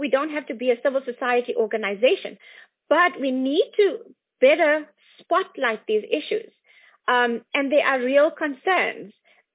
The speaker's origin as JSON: {"language": "English", "country": "South Africa", "said": "I'm South African"}